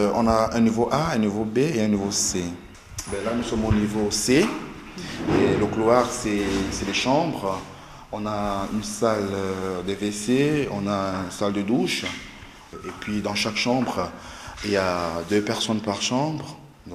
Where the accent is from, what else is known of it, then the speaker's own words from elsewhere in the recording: Cameroon; moi je suis camerounais et puis ça fait qu'on ne peut pas dialoguer.